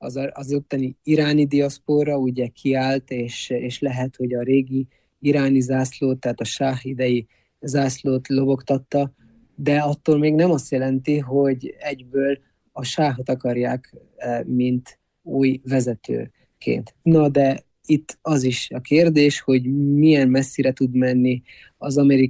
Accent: Iran; mi, mint irániak

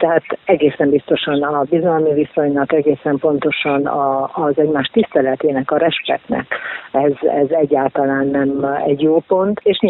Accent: Transylvania, Romania; hogy mi, akik itt születtünk Erdélyben, erdélyi magyarok, jól érezzük magunkat a szülőföldünkön

